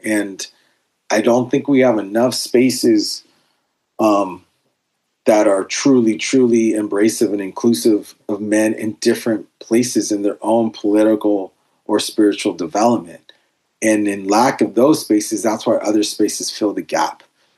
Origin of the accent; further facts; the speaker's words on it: Los Angeles, California, United States; And he's like, oh, where are you from? And I said, I'm from Los Angeles.